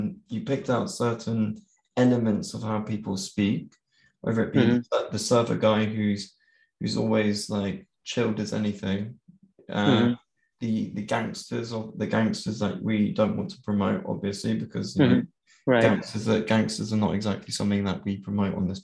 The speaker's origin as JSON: {"language": "English", "country": "United Kingdom", "said": "I come from the United Kingdom."}